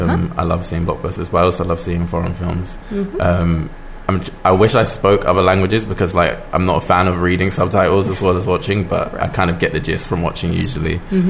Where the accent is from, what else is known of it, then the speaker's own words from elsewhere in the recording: London, United Kingdom; I'm from London.